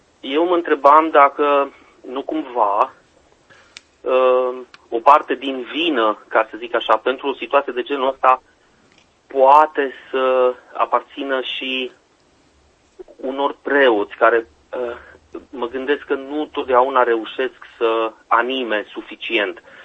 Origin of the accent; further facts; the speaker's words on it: Sibiu, Sibiu County, Romania; sunt din Sibiu